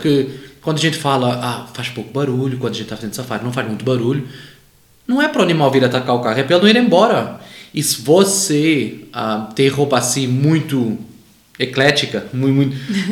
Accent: Lisbon, Portugal; Eu sou português e eu sou de uma cidade bem pequena do lado de Lisboa, que é muito famosa pelas touradas, pelos negócios com o boi.

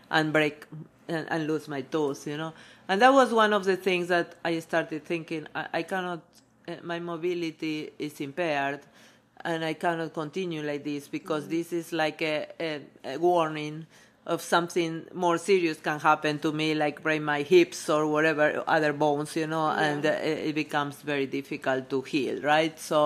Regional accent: Argentina; born there; English is a second language; moved away as an adult; also born or lived in Canada; I was born in Argentina, and I emigrated to Canada first a few, like 22 years ago with my son, that he was like 4 years old at that time.

